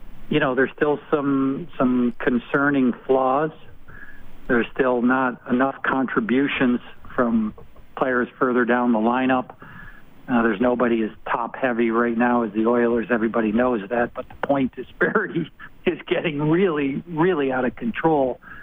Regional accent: Rhode Island, United States; I wasn't a Minnesota player. I'm from Rhode Island.

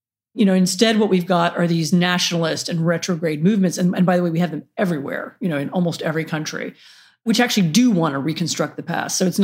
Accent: Washington, District of Columbia, United States; I grew up in Washington, D.C., and the city that I remember from my childhood, which was very small and sleepy

